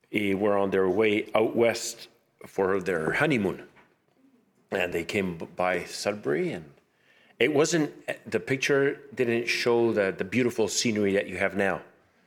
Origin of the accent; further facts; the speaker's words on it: Uruguay; accent: Spanish; now in Canada; I'm Canadian because I'm from Canadian parents, but I was raised in Uruguay. So I've been back and forth to Canada in my whole life, maybe to this moment about 15, 18 times.